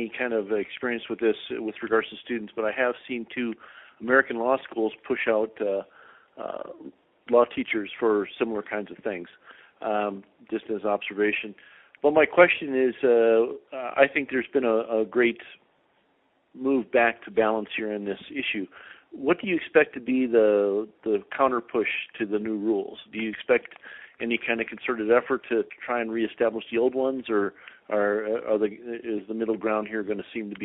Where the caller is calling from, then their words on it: Ankara, Turkey; I'm calling from Ankara, Turkey.